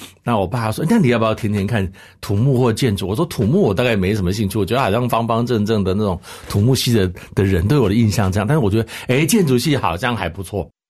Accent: Taipei, Taiwan; 我从小是在台北市迪化街大道城那里长大的孩子

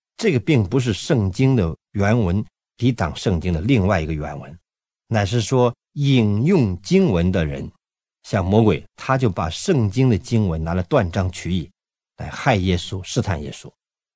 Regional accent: North China, China; 我是北方人呢，我们常常吃烤饼烙饼

